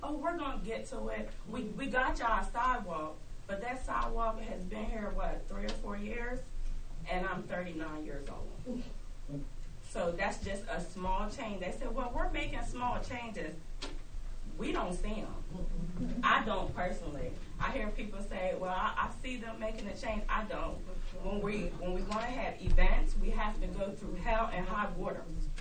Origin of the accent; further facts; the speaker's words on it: Fellowsburg, United States; I have lived here my whole life. I moved a short period of time, but I'm born and raised in Fellowsburg.